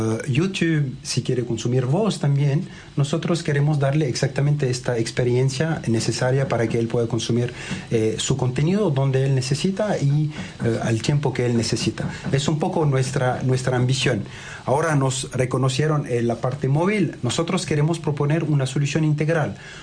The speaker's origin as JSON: {"language": "Spanish", "country": "France", "tie": "born or raised there", "also_born_or_lived": "Lebanon", "second_language": "Spanish", "lives_now": "Chile", "said": "Sí, nací en el Líbano, crecí en Francia y, como le decía, yo viajé en varios países de Latinoamérica."}